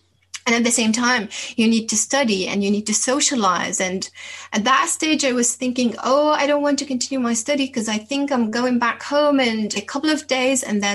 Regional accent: Damascus, Damascus Governorate, Syria; English is a second language; I grew up in the capital, which is Damascus, and it's a very old city, one of the oldest cities in the Middle East.

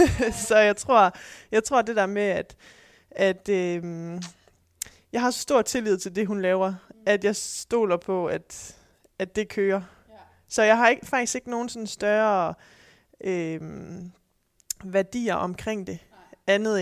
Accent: Aarhus, Central Denmark Region, Denmark; Jeg kommer fra Aarhus.

